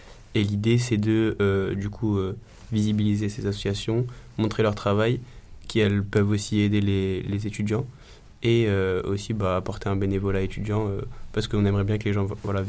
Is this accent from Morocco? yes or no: yes; Morocco; Moi par exemple je viens du Maroc